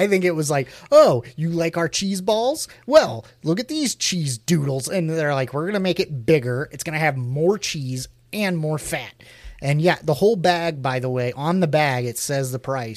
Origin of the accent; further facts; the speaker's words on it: Midwest, United States; growing up in the Midwest like I did